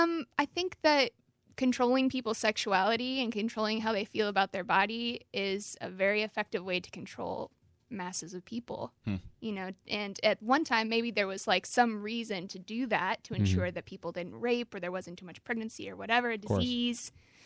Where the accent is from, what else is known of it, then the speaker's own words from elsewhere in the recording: California, United States; In a sort of rural area outside of Sacramento.